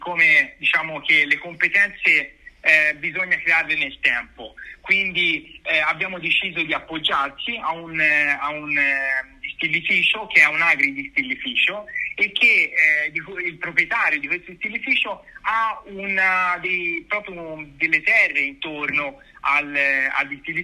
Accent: Tuscany, Italy; E poi perché siamo toscani

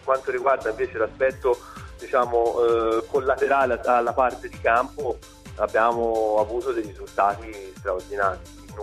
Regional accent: Siena, Tuscany, Italy; personalmente da senese ti dico che sono stato veramente onorato

